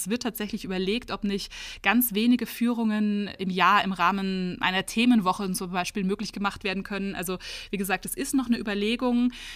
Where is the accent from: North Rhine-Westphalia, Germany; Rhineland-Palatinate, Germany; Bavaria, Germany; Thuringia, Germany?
Bavaria, Germany; Gündelkofen; obwohl ich wirklich aus dem Dorf komme. Also ich bin nicht direkt in Landshut zwar geboren, aber nicht aufgewachsen, sondern ich komme aus Gündelkofen. Das ist wirklich ein ganz, ganz kleines Dörfchen, gehört zu Landshut.